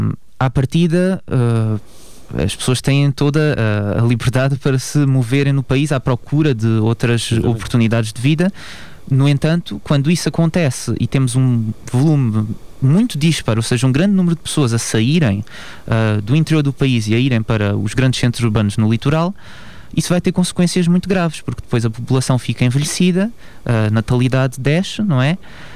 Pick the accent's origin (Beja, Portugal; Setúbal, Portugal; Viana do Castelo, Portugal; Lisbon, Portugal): Beja, Portugal; eu nasci e cresci em Beja, tive contacto com os graves problemas da região